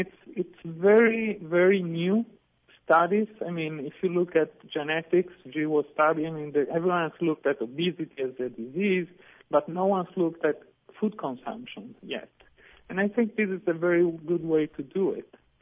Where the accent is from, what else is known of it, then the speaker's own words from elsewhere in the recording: Sardinia, Italy; English is a second language; I mean, I'm from Sardinia and we have centenarians